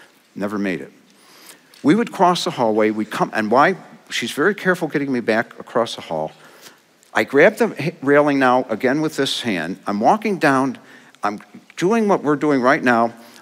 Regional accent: New York, United States; we're from Western New York, from the Empire State. We're from Western New York. Our families live 7 miles apart from each other. We went to the same high school.

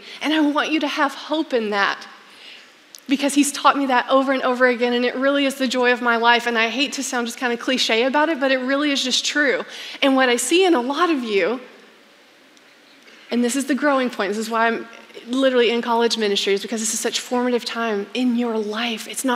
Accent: Texas, United States; I looked at the 3 of them and said, you're crazy, it's Ohio, I'm a Texan. Please. But I stayed in Fort Worth.

